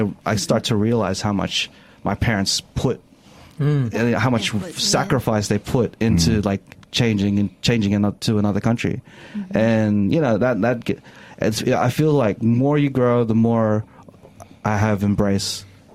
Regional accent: Quezon City, Metro Manila, Philippines; born there; Yeah, I was born in Quezon City.

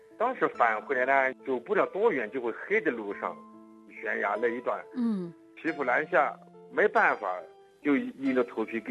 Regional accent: Hanyuan, Sichuan, China; 我不是当地人，我是雅安汉源县人。我们家不管方方面面的条件都比凉山天际小学好得多了。我们老家和天际小学的中间就隔了一条大渡河。

